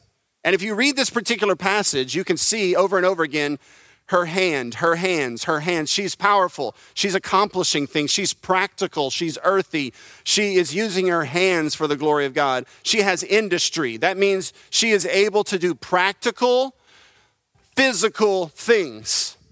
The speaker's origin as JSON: {"language": "English", "region": "Louisiana", "country": "United States", "said": "we all feel like, hey, we're from Acadiana. This is Acadiana."}